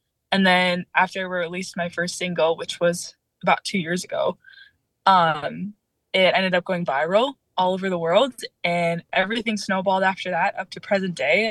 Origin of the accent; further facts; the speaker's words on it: Minnesota, United States; I was raised in the Twin Cities up here in the north, and I was born in a Christian family with two amazing parents.